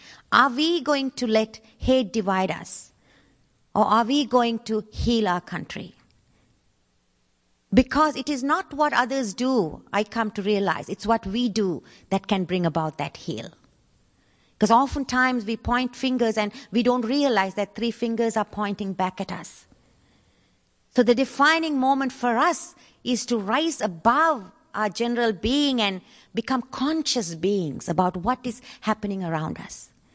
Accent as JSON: {"language": "English", "country": "Sri Lanka", "tie": "born or raised there", "said": "these lessons I learned when I was growing up in Sri Lanka."}